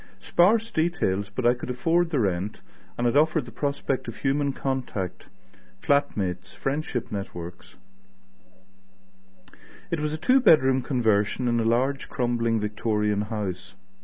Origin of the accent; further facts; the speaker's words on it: Belfast, Northern Ireland, United Kingdom; accent: Belfast; University, my first time away from home, shy, awkward, embarrassed about my Belfast accent